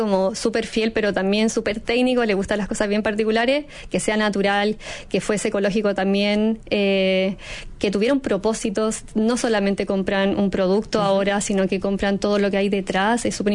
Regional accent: Viña del Mar, Valparaíso, Chile; yo soy de Viña del Mar

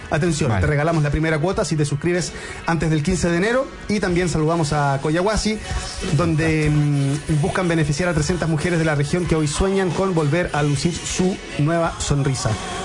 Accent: Wallonia, Belgium; Ah, yo vengo de Balonia, que es al lado. Por eso que tengo ese

